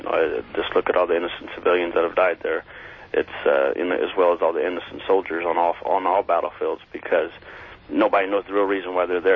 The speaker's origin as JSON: {"language": "English", "country": "United States", "said": "being American, being in war, and being there"}